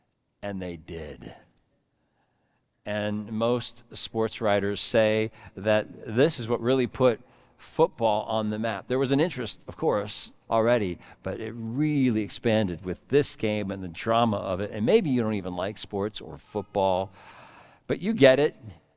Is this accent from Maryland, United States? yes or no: yes; Aberdeen, Maryland, United States; born there; I was born in Aberdeen, Maryland, after all, at the Aberdeen Proving Grounds.